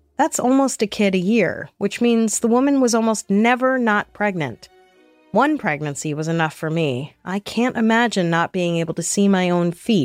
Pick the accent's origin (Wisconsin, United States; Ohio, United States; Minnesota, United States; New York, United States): New York, United States; Brooklyn; Look, I'm from Brooklyn. What do I know from boats?